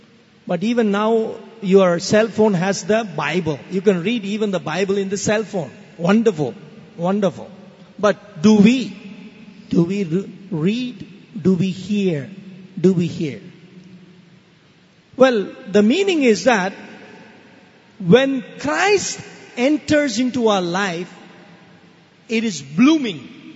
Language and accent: English; India; In my tradition, I'm an Indian. My tradition is Shravana.